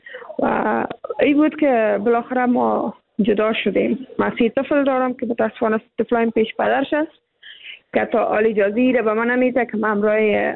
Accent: Afghanistan; چون ما هم افغان هستیم

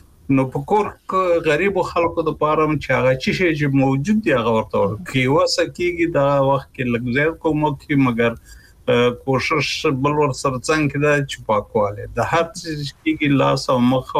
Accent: Kunar, Afghanistan; زه په کونړ کې لوی شوم

